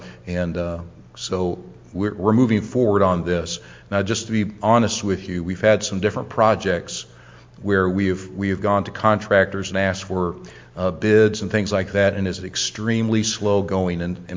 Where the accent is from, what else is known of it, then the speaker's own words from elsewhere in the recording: Ohio, United States; I'm from Ohio. You know, I root for Ohio State and all that.